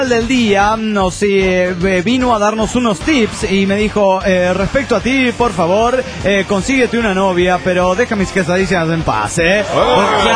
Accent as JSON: {"language": "Spanish", "region": "Tucumán", "country": "Argentina", "said": "de Tucumán."}